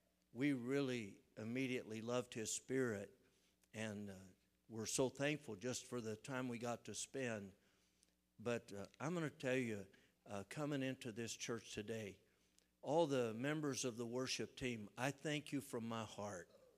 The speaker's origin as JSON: {"language": "English", "region": "Ohio", "country": "United States", "tie": "born there", "said": "I was born in Southern Ohio. I've lived all over"}